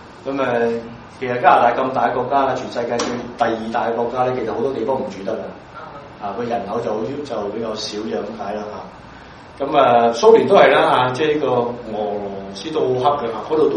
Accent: China; 特別我是大陸來的

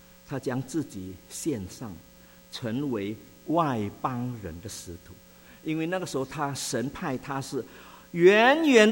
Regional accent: Indonesia; moved away as an adult; now in United States; 我们出生在印尼，是印尼的华侨，信主献身做传道都一直在印尼，一直到23年前神才带领我们到美国华人教会牧会啊

